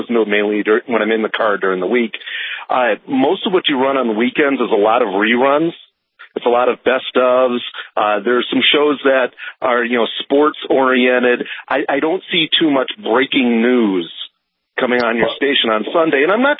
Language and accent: English; Grand Forks, North Dakota, United States; I'm from Grand Forks, and you guys are shut off when the sun goes down every night.